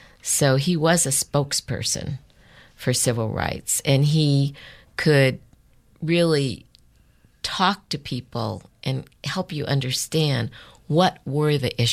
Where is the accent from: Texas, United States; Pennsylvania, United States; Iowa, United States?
Iowa, United States; Des Moines; Growing up in Des Moines, Iowa, I would not have been born there. I would have not grown up there had it not been for camp. My experience as a Sansei was directly related to what happened to my parents